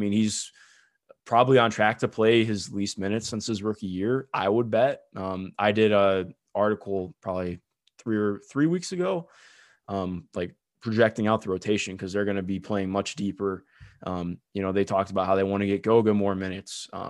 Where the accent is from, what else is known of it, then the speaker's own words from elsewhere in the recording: Cleveland, Ohio, United States; I grew up in Cleveland, man.